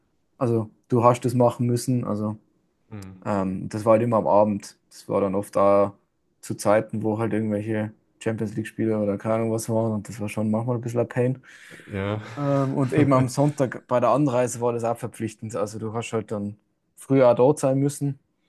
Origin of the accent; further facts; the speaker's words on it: Tyrol, Austria; ich war ja Tiroler, ich hätte ja heimfahren können